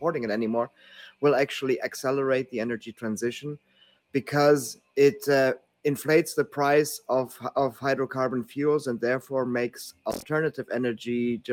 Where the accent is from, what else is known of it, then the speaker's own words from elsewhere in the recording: Germany; moved away as an adult; Yeah, I grew up in Germany and studied chemical engineering at the University of Karlsruhe